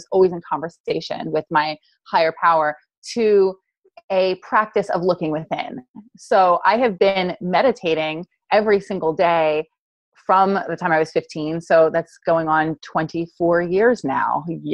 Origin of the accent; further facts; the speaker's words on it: New Jersey, United States; You know, I'm this mom from Jersey, from South Jersey, which is like the worst of Jersey.